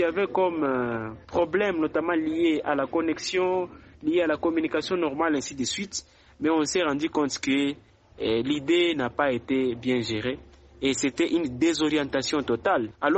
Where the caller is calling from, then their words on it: DR Congo; ici chez nous en RDC